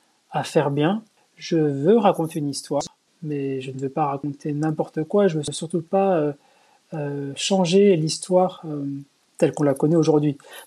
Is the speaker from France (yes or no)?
yes; Blaye, Nouvelle-Aquitaine, France; Moi, j'ai grandi à Blaye.